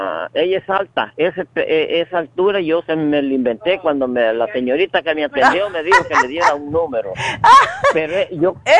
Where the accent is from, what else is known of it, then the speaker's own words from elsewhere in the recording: El Salvador; yo soy de Centroamérica, Salvador